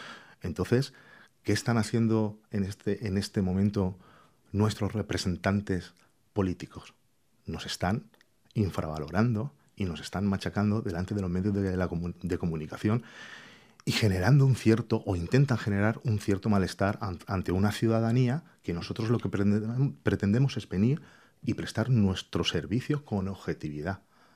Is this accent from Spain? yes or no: yes; Elche, Valencian Community, Spain; soy de Elche y un compañero será de Alicante.